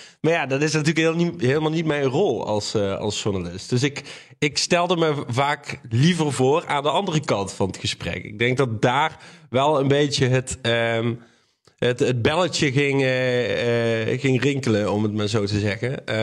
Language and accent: Dutch; Maastricht, Limburg, Netherlands; Ik ben geboren en getogen in Maastricht.